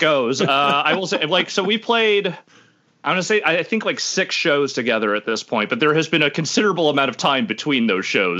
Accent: Petaluma, California, United States; Like their shows always like did huge numbers in Petaluma where I grew up.

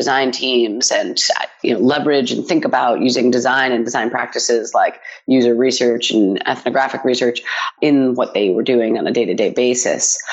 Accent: New York, United States; So I'm from New York originally, the suburbs just outside the city.

